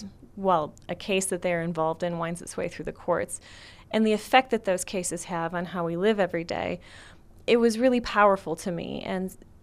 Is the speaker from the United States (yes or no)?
yes; Illinois, United States; born there; So I was born in Illinois in the suburbs of Chicago, and my parents moved down here 20 years ago this year, right when I was getting ready to start college, and I came with him.